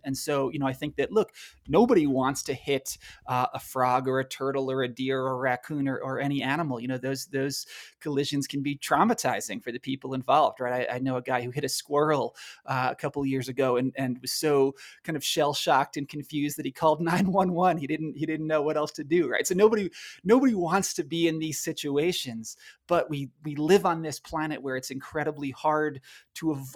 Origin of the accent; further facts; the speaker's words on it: New York, United States; I grew up in the Hudson Valley, but, you know, today I live in rural Colorado